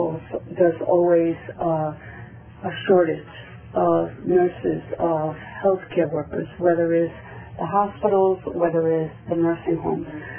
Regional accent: Kingston, New York, United States; but more because I am from Kingston

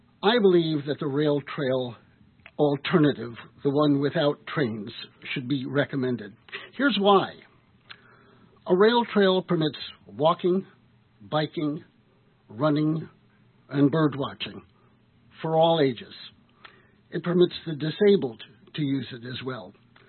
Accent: Ellenville, New York, United States; born there; I was born in Ellenville in 1949.

